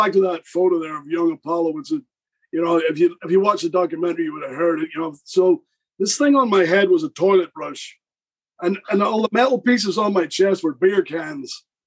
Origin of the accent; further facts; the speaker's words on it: Belfast, Northern Ireland, United Kingdom; I'm from Northern Ireland. I'm like 10 miles. Belfast, why would I be a Roman soldier?